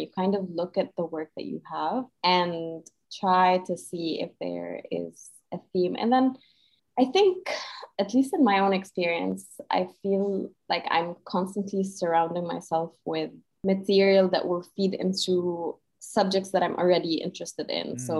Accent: Cairo, Cairo Governorate, Egypt; I grew up in Cairo and I went to school there.

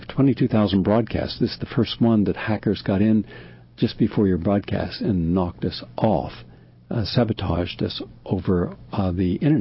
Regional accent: Appalachia, United States; They were certainly prevalent where I grew up in Appalachia

